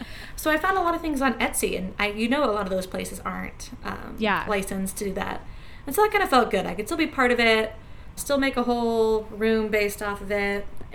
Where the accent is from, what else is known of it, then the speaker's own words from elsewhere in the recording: Nebraska, United States; I was very sheltered. I grew up in Western Nebraska.